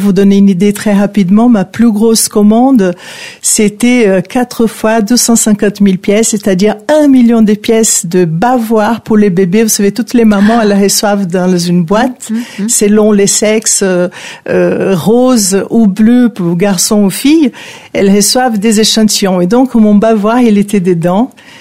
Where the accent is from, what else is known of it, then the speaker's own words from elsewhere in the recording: Brazil; French is a second language; moved away as an adult; now in France; En fait, je suis brésilienne. Je suis arrivée en France il y a déjà quelques